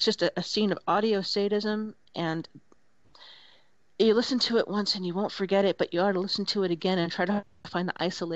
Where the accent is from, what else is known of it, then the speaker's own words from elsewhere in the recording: Chicago, Illinois, United States; But the accent, I'm sorry, I'm from Chicago, the accent, strongly similar.